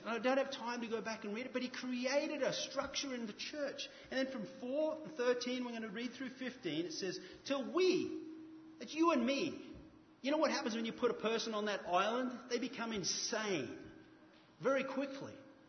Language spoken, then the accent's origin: English; Australia; I'm a boatie. I come from Australia, and I've spent a lot of time offshore.